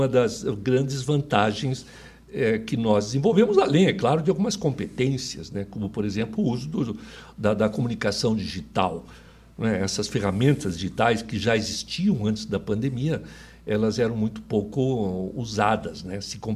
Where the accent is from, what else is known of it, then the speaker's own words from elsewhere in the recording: Curitiba, Paraná, Brazil; also born or lived in São Paulo; Você sabe que eu sou curitibano.